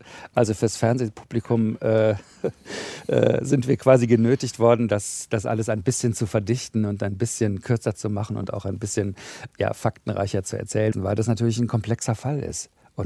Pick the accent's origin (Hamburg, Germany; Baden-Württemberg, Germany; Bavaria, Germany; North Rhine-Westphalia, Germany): North Rhine-Westphalia, Germany; Cologne; ich komme aus Köln